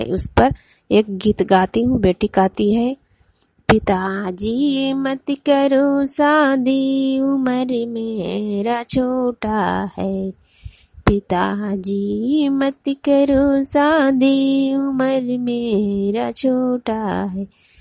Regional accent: Hanganpura, Bihar, India; ग्राम हंगनपुरा, मैं नालंदा जिला की निवासी हूँ।

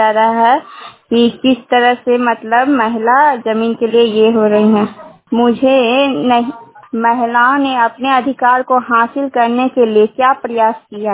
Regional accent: Khuja, India; गांव खुजा के रहने वाली हूँ

